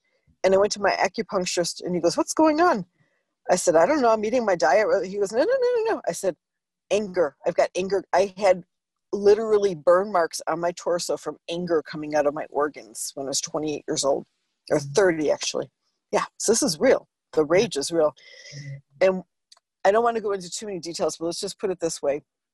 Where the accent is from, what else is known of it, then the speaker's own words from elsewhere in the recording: New York, United States; I'm Sicilian. I'm from New York.